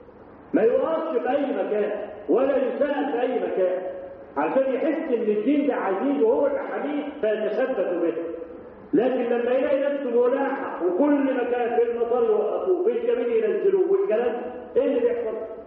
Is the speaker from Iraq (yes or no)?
no; Egypt; ده احنا عادتنا كمصريين